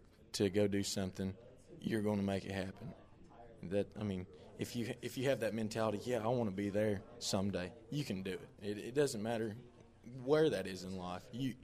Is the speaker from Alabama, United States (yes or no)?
no; Oklahoma, United States; I'm from Southwest Oklahoma, and I'm a senior at Oklahoma State University majoring in animal science